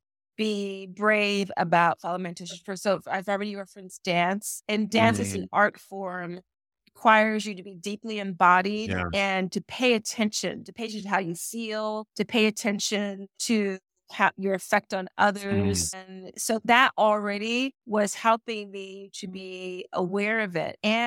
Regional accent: Philadelphia, Pennsylvania, United States; I'm African American, Gen Xer from the East Coast of the United States, from Philly. And so I grew up in a way where I also had to be deeply observant

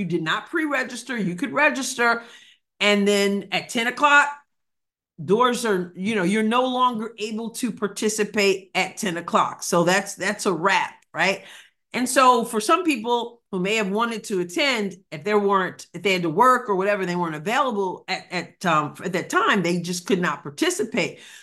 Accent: New York, United States; now in Missouri, United States; I'm from New York and I've been here in Missouri for many years now.

